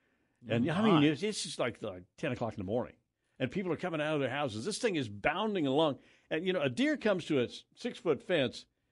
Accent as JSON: {"language": "English", "region": "Kansas", "country": "United States", "tie": "born or raised there", "said": "You know, and growing up in South Central Kansas, I'm going to tell you, deer were for people in the mountains."}